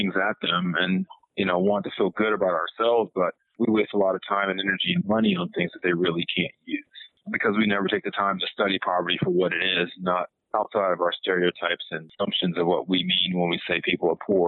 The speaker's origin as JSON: {"language": "English", "town": "Delhi", "region": "Louisiana", "country": "United States", "tie": "born there", "said": "And I was born in Delhi, Louisiana, which is a small town of like a square mile. It literally has two stoplights. And I moved from there to Los Angeles."}